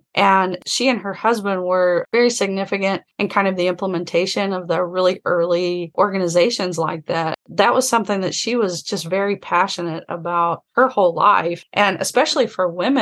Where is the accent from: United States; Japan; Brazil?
United States; the South; And I can say that because I'm also from the South.